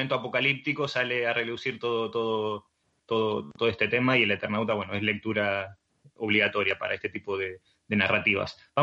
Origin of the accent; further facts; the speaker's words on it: Argentina; moved away; como yo me fui de muy joven de Argentina, ya la conocí de más grande.